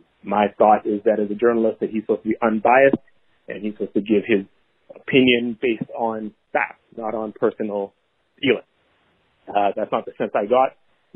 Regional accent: Canada; also born or lived in Chicago / Florida / New York; I was born and raised in Canada. lived in Chicago, lived in Florida, lived in New York. I've been all over the place, played a little bit of football myself. Settled back in Canada here now.

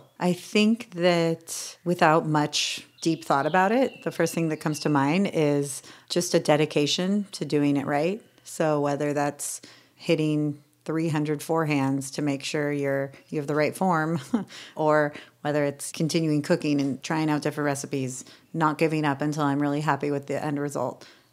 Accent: Ojai, California, United States; Well, the first thing that I think about is growing up in Ojai, California. It's a really small town nestled in the mountains in a valley

